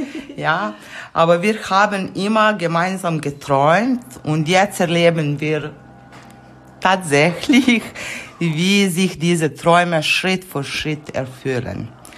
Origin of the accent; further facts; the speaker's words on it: Serbia; now in Heide, Germany; Also, ich komme ursprünglich aus Serbien. In Heide bin ich lange genug, um die allerbeste Kaffee-Ecke zu entdecken. aber ehrlich gesagt immer noch zu kurz